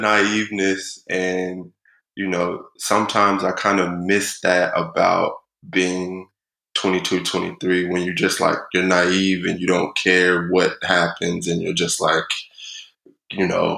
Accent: Garland, Texas, United States; I'm from Garland, Texas. My mom is from Brooklyn, New York, but she raised me in Texas.

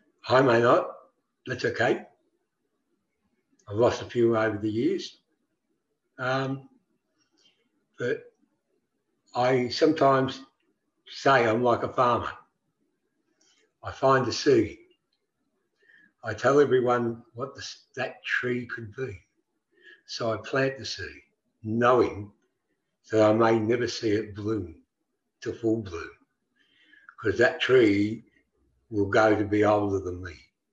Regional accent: Victoria, Australia; My country, Tunurong Country, I'm from the Nearay Bulluk clan. I'm from the people that lived in the side of the hills and mountains.

